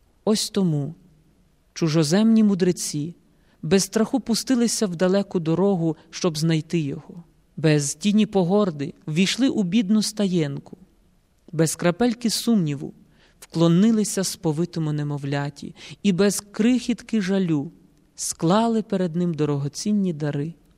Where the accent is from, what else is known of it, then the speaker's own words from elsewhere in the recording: Rakiv Lis, Volyn Oblast, Ukraine; на далекій Волині, у моєму рідному селі Раків-Ліс Камінь-Каширського району